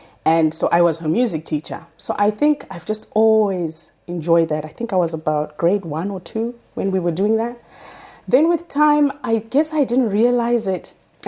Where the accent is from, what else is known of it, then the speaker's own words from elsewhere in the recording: Harare, Zimbabwe; born there; I was born in Harare, in Zimbabwe, at Mbuyanyanda Hospital, to my parents.